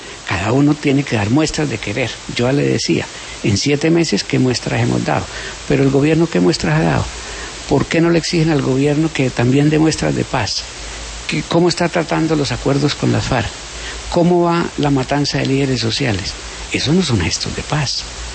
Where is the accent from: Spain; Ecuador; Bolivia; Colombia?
Colombia; todos somos colombianos